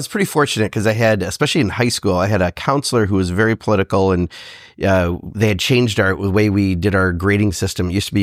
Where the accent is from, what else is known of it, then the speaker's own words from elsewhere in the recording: Kenosha, Wisconsin, United States; from my hometown of Kenosha was Norm Nielsen.